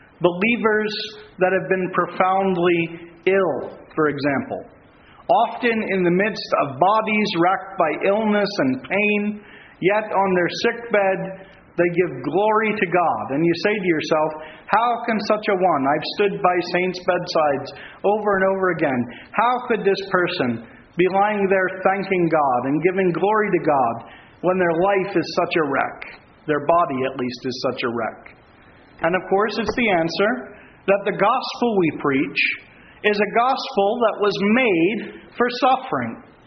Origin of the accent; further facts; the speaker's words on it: United States; I hail from the United States, of course.